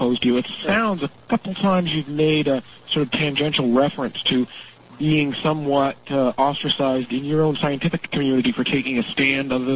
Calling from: Lake Tahoe, United States; I'm calling from Lake Tahoe.

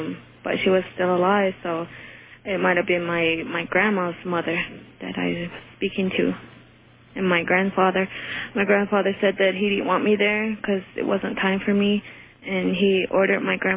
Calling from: New Mexico, United States; I'm calling from New Mexico.

